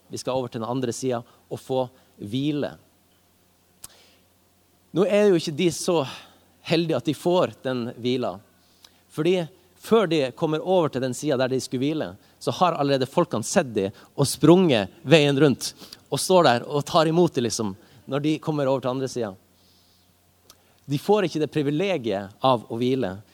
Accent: Tromsø, Troms, Norway; Jeg er fra Tromsø. Og jeg har alltid bodd i Tromsø. Det får jeg litt pes for av og til, at jeg aldri har flyttet på meg.

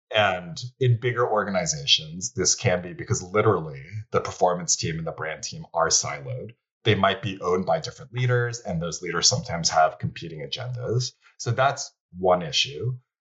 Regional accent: United States; And I say this as an American, we love to win and we love to dominate, and we don't innovate until we have to.

